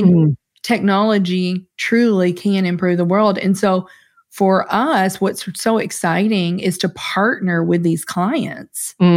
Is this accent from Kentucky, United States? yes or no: yes; Kentucky, United States; we're originally from Kentucky.